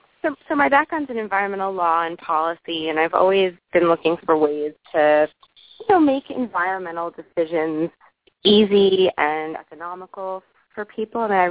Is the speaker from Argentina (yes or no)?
no; New Haven, Connecticut, United States; I mean, I grew up in Connecticut on the ocean.